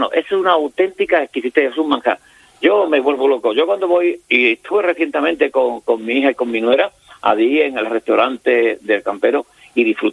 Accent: Barbate, Andalusia, Spain; Digo, mira, yo soy de Barbate.

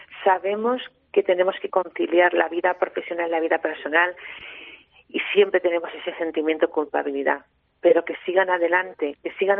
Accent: Robledo, Castilla-La Mancha, Spain; Yo, que soy de Robledo, que es de la Sierra de Alcaraz, me encanta ver mi pueblo

